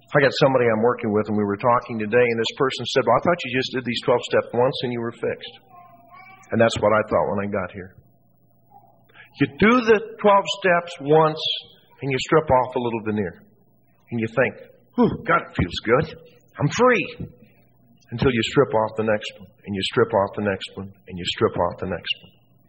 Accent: Santa Monica, California, United States; I grew up in Santa Monica.

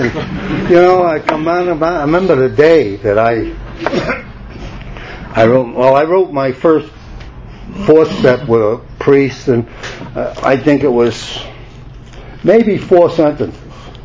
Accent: New York, United States; I said, that's where I'm from. That's where I'm from. I'm from Washington Heights.

